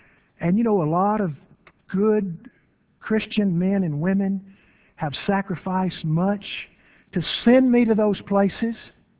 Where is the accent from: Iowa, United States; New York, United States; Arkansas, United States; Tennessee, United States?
Tennessee, United States; Dyersburg; I can remember growing up in Dyersburg, Tennessee, my mother going about her housework, clothes piled in the kitchen floor, something cooking on the stove